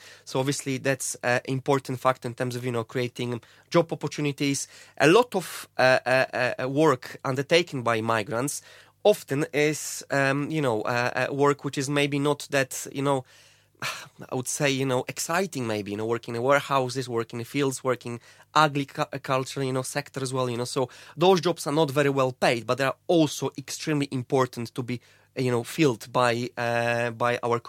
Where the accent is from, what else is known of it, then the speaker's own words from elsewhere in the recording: Poland; I am from Poland originally, and obviously that's my background, if you like.